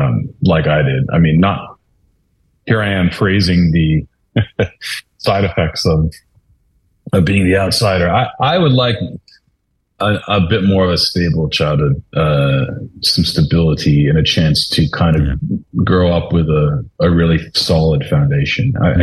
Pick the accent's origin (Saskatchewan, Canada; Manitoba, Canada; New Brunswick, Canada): Saskatchewan, Canada; Saskatoon; also born or lived in Australia; I'm known as a guy from Saskatoon, but I was not born in Saskatoon. I was born in Australia, but like if I go to Australia, they think I'm from America when I speak.